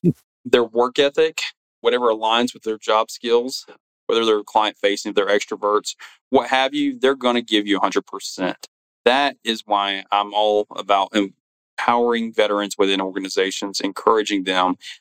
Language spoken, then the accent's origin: English; Florida, United States; You know, I grew up in Florida, and a lot of people ask me, why did I ever leave?